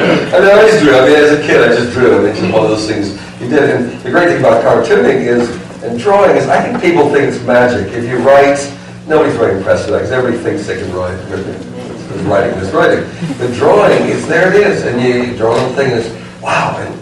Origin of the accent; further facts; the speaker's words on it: Minnesota, United States; Because I grew up in Minnesota, before we had a television, we had radio